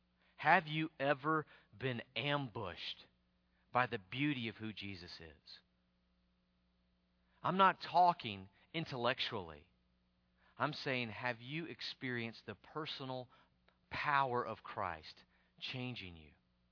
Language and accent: English; the South, United States; I mean, I grew up in the South, but sometimes I wonder if the South isn't the walked over district.